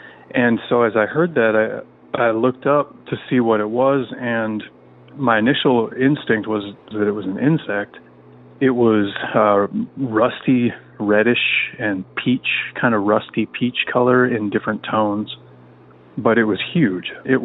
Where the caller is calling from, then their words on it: Washington, United States; Hello, Derek. I'm calling from Central Washington State.